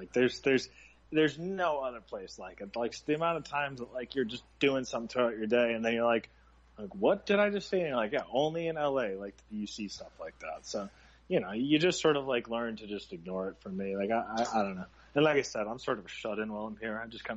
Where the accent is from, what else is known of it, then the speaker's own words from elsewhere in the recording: Boston, Massachusetts, United States; now in California, United States; I'm from Boston originally, but yeah, I've lived out here for, you know